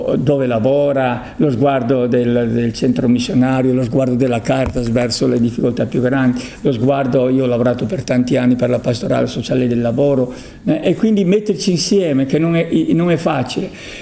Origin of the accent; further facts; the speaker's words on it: Cuneo, Piedmont, Italy; Ecco, io sono di Cuneo.